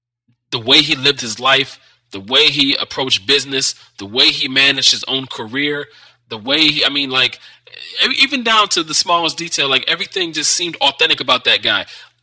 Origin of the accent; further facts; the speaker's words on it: Midwest, United States; We're from the Midwest. We didn't get out like that.